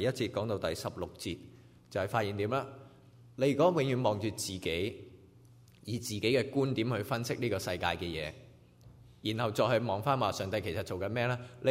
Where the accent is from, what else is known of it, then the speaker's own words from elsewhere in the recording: China; 我们中国人有一句四字词的，叫井底之蛙。